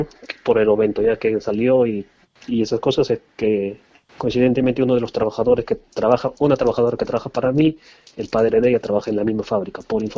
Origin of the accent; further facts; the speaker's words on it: Peru; yo también soy peruano, yo también soy extranjero